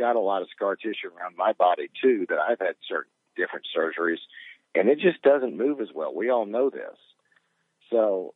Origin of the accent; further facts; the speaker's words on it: Alabama, United States; One, I'm from Alabama, and it's the closest pro team I've ever had in my life.